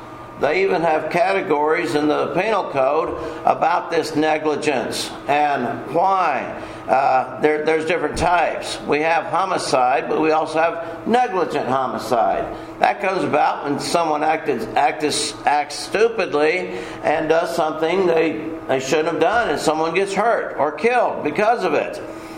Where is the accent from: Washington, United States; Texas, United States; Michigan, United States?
Texas, United States; You know I'm from Texas. I'm proud of that fact, and I let y'all know it all the time. And I talk like I'm from Texas.